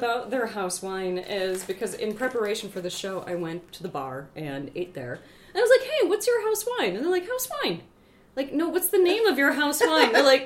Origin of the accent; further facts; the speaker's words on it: Minnesota, United States; Because, I mean, I'm a Minnesotan person and I don't know anything anyways.